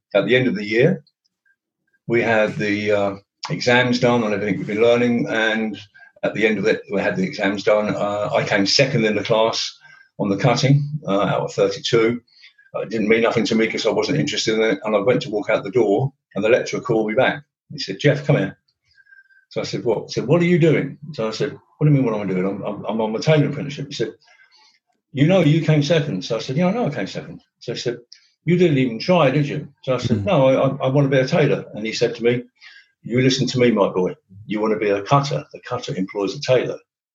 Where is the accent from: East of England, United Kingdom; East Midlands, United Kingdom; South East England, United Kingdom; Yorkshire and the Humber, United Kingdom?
East of England, United Kingdom; Luton; I'm born and bred in Luton. Not many people own up coming from Luton, but it's my old town.